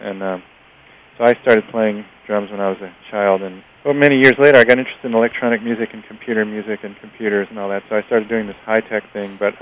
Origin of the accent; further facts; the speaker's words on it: Hartford, Connecticut, United States; I'm from Hartford